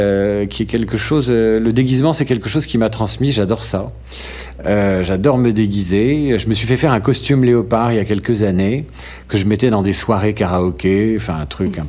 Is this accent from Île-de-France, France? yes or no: no; Marseille, Provence-Alpes-Côte d'Azur, France; also born or lived in Paris suburbs / Normandy; J'ai grandi en Normandie. Enfin, je suis né en banlieue parisienne. Ensuite, j'ai habité la Normandie. Et ensuite, mes parents, pour la période importante qu'est l'adolescence, ont vécu à Marseille. Donc moi, j'ai grandi adolescent à Marseille entre 1981 et 1987